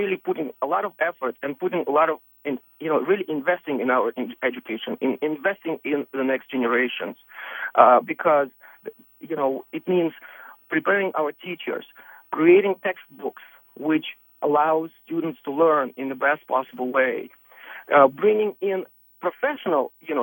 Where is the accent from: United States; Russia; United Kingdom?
Russia; I grew up in Russia, you know, and people don't even fathom the idea that in one province